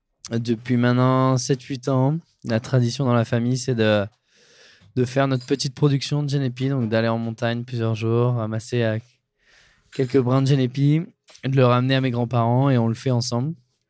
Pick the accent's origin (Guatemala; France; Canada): France; Tallard, Provence-Alpes-Côte d'Azur; now in Annecy, France; j'ai grandi dans les Hautes-Alpes, à Tallard, à côté de Gap, mais mon camp de base désormais, il est à Annecy, vraiment au cœur de la vieille ville d'Annecy, niché sous les toits.